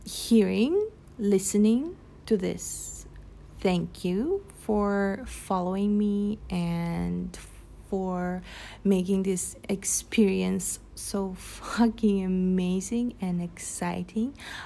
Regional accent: Ukraine; English is a second language; So I already basically revealed that I am from Ukraine. I'm Ukrainian, and I speak Russian and Ukrainian.

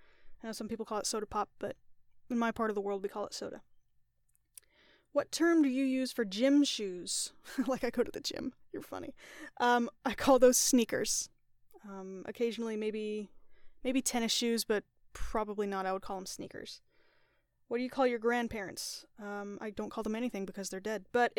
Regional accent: Sonoran Desert, United States; I'm from a little hot place called the Sonoran Desert in America.

